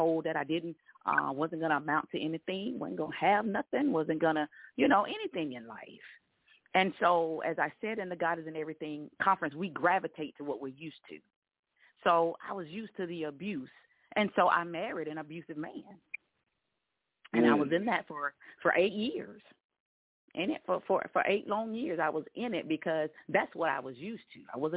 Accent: Rome, Georgia, United States; born there; But I was born in Rome, Georgia.

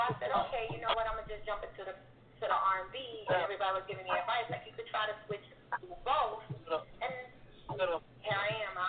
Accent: Trinidad & Tobago; now in United States; I've always been in the reggae world because, you know, I'm from Trinidad.

